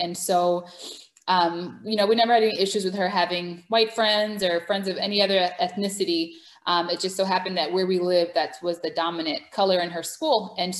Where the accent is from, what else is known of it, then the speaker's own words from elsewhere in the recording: New York, United States; I am originally from New York, Long Island. And born and raised there, went to school up north as well in Michigan, studied abroad for a little bit, and now I live in southern Georgia.